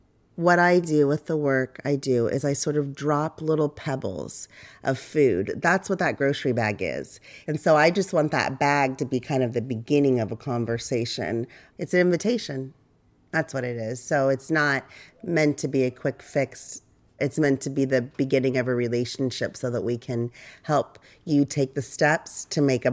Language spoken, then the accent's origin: English; Sacramento, California, United States; I'm from Sacramento originally, but my mom is from Mexico. My dad is from Bolivia.